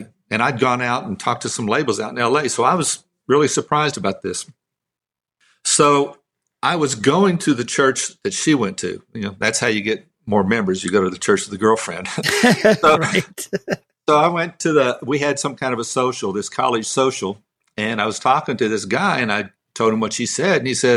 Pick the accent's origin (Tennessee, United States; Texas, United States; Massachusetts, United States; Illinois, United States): Texas, United States; Midland; And I grew up in Midland, Texas.